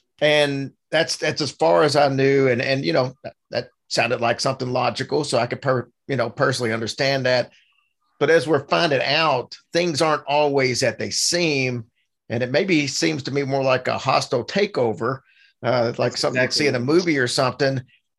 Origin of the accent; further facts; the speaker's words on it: Louisville, Kentucky, United States; You know, Waverly Hills, I'm from Louisville.